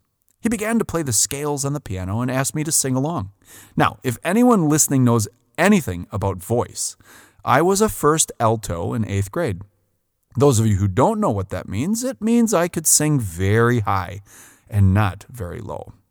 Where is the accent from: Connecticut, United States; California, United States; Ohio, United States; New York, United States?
New York, United States; Port Washington; Bill Ross is a legend in my hometown of Port Washington.